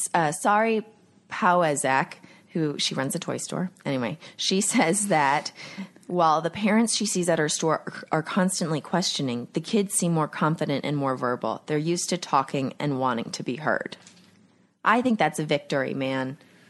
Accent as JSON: {"language": "English", "region": "Texas", "country": "United States", "tie": "born or raised there", "said": "Growing up in Texas, that parents have been image sculpting for a while with their children"}